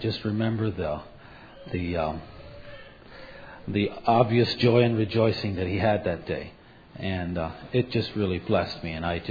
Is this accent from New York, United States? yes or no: yes; New York, United States; from New York.